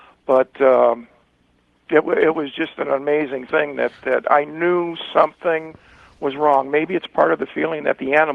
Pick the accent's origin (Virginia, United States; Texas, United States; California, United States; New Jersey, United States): California, United States; I'm from Ventura County, California, down at the base of the Casitas, Lake Casitas.